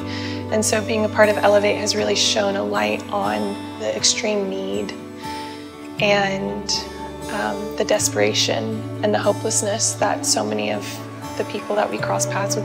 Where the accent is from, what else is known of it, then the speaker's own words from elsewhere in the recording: Augusta, Georgia, United States; I grew up in Augusta